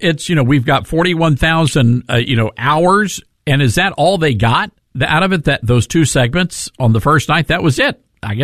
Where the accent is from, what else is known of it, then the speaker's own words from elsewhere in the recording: Tennessee, United States; I want to get back to this story from Tennessee, my home state